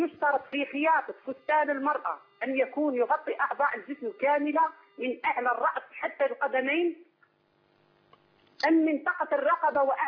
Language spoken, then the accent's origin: Arabic; Algeria; أنا من الجزائر يا أخي